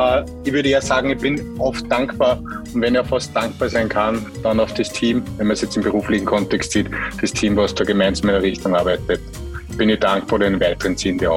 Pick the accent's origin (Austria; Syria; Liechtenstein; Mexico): Austria; Upper Austria; ein oberösterreichischer Wirtssohn, ein Wirtsbuhr, wie man bei uns schon sagt. Das heißt, ich bin als kleines Kind im Kindergarten schon in einem Gasthofbetrieb eigentlich groß geworden